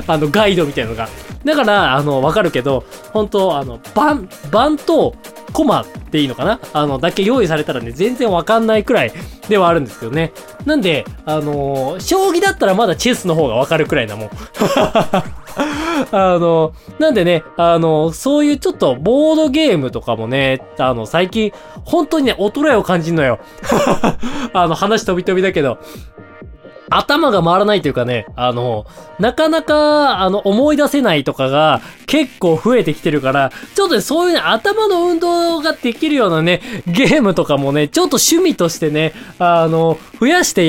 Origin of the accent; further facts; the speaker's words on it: Hokkaido, Japan; 私の故郷北海道はね、そろそろね、雪が降り始めてる頃なんじゃないかなと思います。